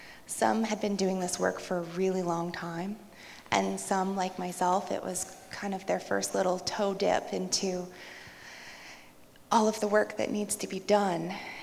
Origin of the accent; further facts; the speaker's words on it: Cochrane, Alberta, Canada; So I grew up here in Alberta. I grew up in Cochrane, so you know that's really close to Morley.